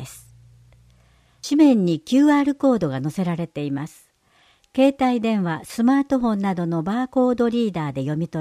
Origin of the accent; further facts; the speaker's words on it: Iwade, Wakayama, Japan; born there; 僕はこの岩出市に生まれてとっても嬉しいです。